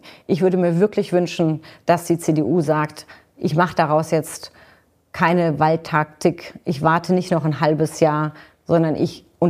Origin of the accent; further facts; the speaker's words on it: Baden-Württemberg, Germany; Ich komme aus Baden-Württemberg, ja, The Land.